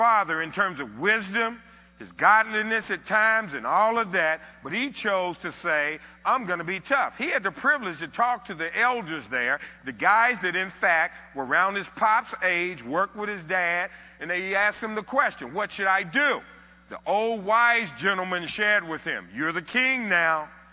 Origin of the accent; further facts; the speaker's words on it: United States; And I said, I'm from America.